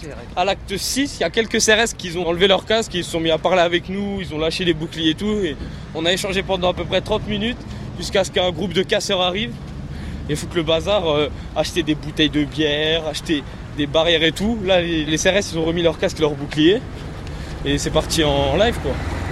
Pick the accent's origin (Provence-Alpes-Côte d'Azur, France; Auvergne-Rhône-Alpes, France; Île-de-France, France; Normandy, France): Île-de-France, France; Pontoise; Moi, je viens de Pontoise, 95.